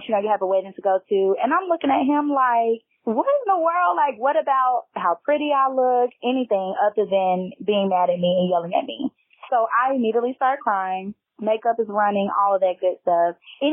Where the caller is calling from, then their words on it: Nashville, Tennessee, United States; I am calling from Nashville, Tennessee